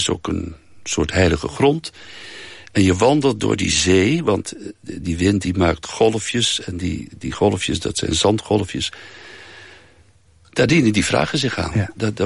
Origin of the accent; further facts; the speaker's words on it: Hoevelaken, Gelderland, Netherlands; Kijk, je groeit op als christen. Ik ben in Hoevelaak opgegroeid, bij de kerk.